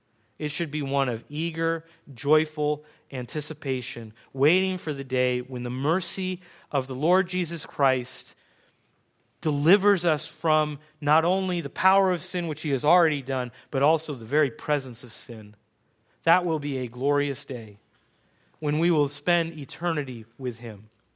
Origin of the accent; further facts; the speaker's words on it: Russia; moved away; I remember as a kid growing up in Russia, one of the hardest aspects of growing up in Russia is that no one comes and visits you.